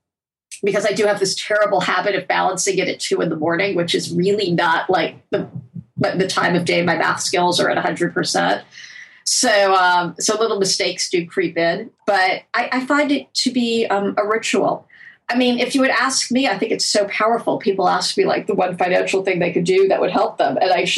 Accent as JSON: {"language": "English", "country": "United States", "said": "I mean, I am American. I live in our culture. I get it."}